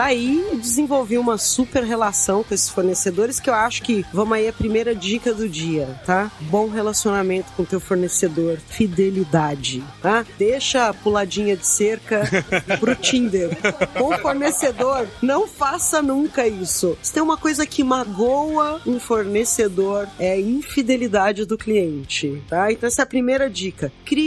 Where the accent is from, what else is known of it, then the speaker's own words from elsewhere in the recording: Goiás, Brazil; E me lembra super minha infância em Goiás